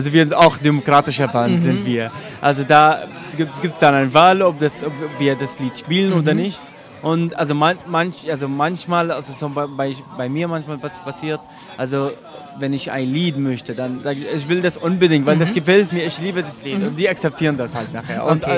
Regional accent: Iraq; German is a second language; es war in der Musikschule in Irak, ist mein Heimatland.

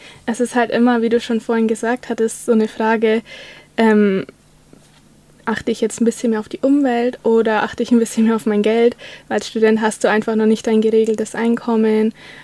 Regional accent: Bayreuth, Bavaria, Germany; now in Tübingen, Germany; ich komme ursprünglich aus Bayreuth, das liegt im Norden Bayerns.

